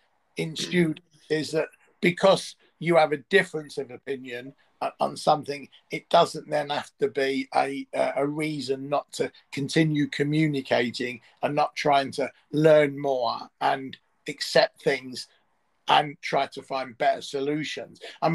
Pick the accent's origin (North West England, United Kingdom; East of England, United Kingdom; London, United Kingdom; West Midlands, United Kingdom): London, United Kingdom; East London; a close friend who we grew up together in East London